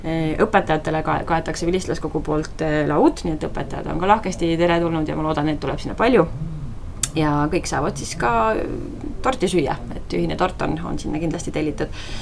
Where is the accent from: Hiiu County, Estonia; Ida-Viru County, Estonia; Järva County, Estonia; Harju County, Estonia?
Järva County, Estonia; Türi; also born or lived in Finland; mina olen ise tegelikult Türilt päris pikalt ära olnud ja Eestist päris pikalt ära olnud, et mina kolisin 2 aastat tagasi oma kodulinna. Olen selle üle väga rõõmus, aga viibisin siis vahepeal pikalt Soomes.